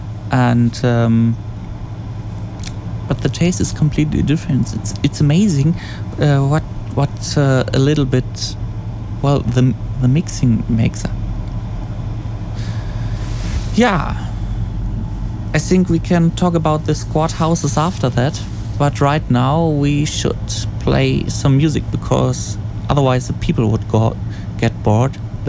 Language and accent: English; Cologne, North Rhine-Westphalia, Germany; Well, I personally, I am from Cologne, and in Cologne there's absolutely no way of getting this drink.